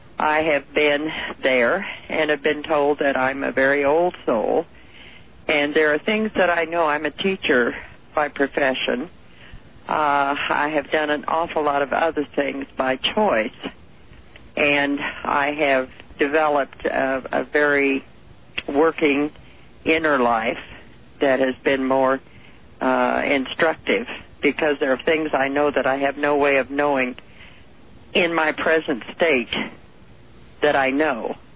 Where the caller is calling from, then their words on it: California, United States; I'm calling from California.